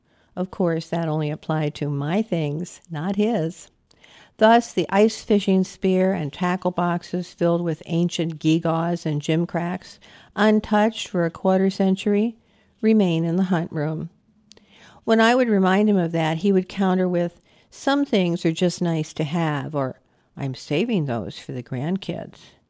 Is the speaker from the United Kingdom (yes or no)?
yes; United Kingdom; Being British and not given to chance, I made sure that both Paul and I had an almond with each and every bowl.